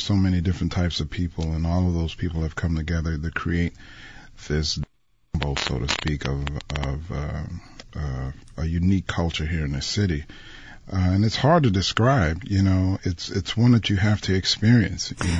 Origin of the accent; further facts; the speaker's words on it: New Orleans, Louisiana, United States; You see, when I grew up here in New Orleans, all of the musicians that I ran into didn't talk about making money.